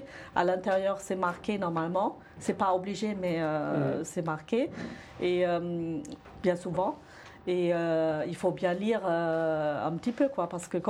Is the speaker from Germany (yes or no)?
yes; Germany; Je suis allemande d'origine